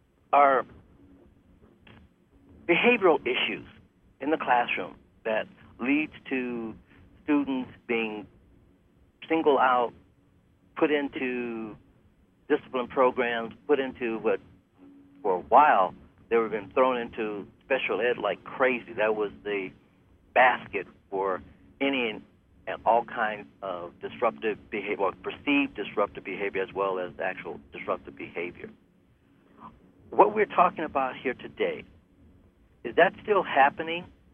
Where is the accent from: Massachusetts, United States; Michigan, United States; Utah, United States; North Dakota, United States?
Michigan, United States; Detroit; I'm from Detroit, and in Detroit we had big brick structures, 2-3 floors